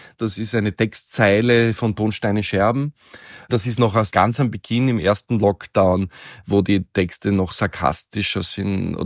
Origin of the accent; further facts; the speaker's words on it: Graz, Styria, Austria; born there; geboren 1975 in Graz. 1993 habe ich in Graz die Meisterschule für Malerei besucht, im Jahr darauf nach Wien gegangen und bei Bruno Cironcoli Bildhauerei studiert.